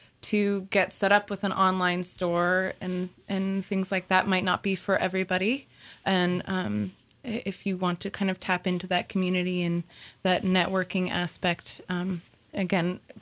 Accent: Moscow, Idaho, United States; I grew up in Moscow and we have a very

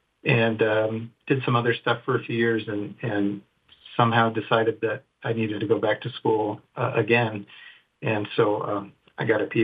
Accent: Moscow, Idaho, United States; moved away as an adult; I actually grew up in northern Idaho. I grew up in Moscow

